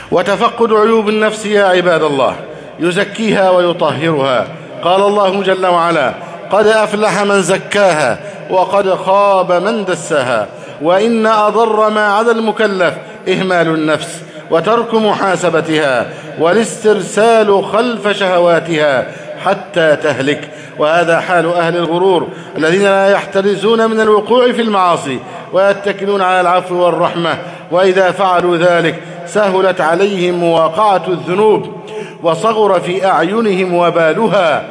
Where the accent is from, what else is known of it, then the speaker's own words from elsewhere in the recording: Egypt; اللهم احفظ بلدنا مصر أمنا أمانا، سخاء رخاء